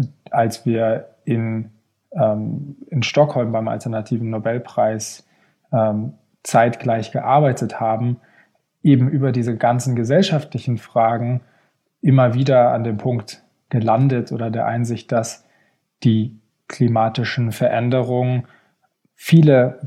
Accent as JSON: {"language": "German", "region": "Hamburg", "country": "Germany", "tie": "born or raised there", "lives_now": "Geneva, Switzerland", "said": "ich bin am Wasser aufgewachsen in Hamburg"}